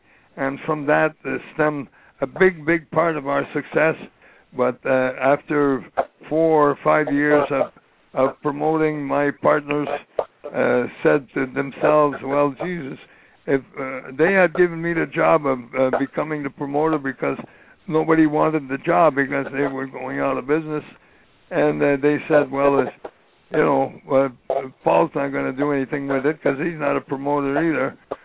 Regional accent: Canada; now in Vermont, United States; I live in Vermont right now, right on the Canadian border, about 20 miles away from the farm I was raised on in Canada. I cross the border every day, just go back and forth

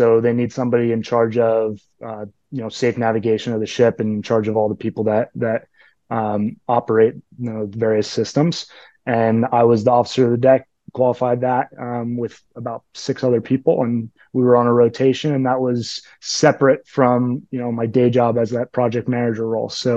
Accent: San Diego, California, United States; So I'm from San Diego, California. It's definitely not a traditional, hotbed, as they say, for lacrosse

